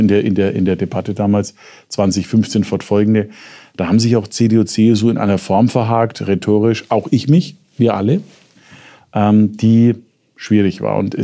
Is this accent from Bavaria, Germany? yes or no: yes; Nuremberg, Bavaria, Germany; now in Munich, Germany; im Vergleich zum Nürnberg, wo ich herkomme.